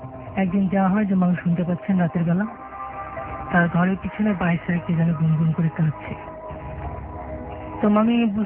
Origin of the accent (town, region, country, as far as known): Dinajpur, Rangpur Division, Bangladesh; born or raised there; now in Dhaka, Bangladesh